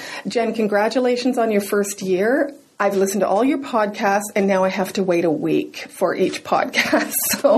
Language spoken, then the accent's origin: English; Toronto, Ontario, Canada; I'm from Toronto, Canada